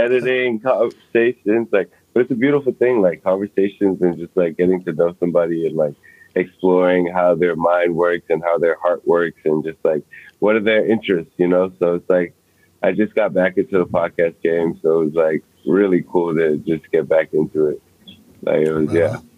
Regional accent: Randolph, Massachusetts, United States; Is where we grew up in Randolph, Massachusetts.

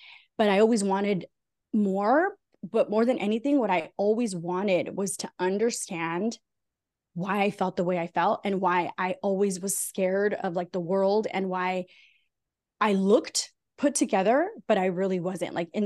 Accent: California, United States; now in Southern California, United States; So I'm a Latina, I'm Mexican American, I'm a 43 year old woman, single mom living in Southern California. You and I live really close to each other. And I grew up with immigrant parents here in Southern California.

